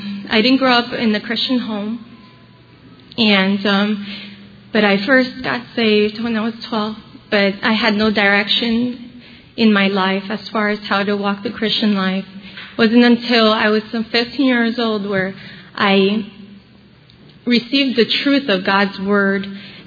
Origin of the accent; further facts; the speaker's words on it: Bethlehem, Pennsylvania, United States; I'm from Bethlehem, Pennsylvania